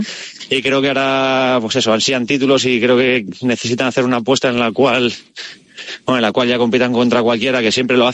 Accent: Seville, Andalusia, Spain; born there; yo nací en Sevilla y tengo mucha familia bética

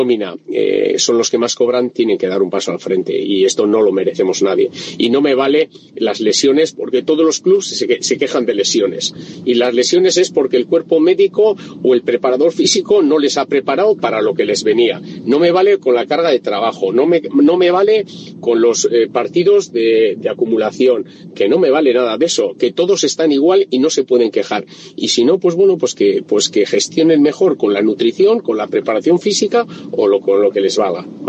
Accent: Galdakao, Basque Country, Spain; de Galdacao

